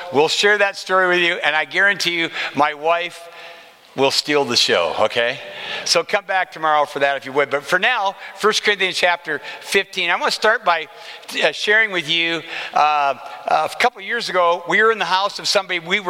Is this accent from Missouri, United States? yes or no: no; Des Moines, Iowa, United States; I am from Des Moines, Iowa.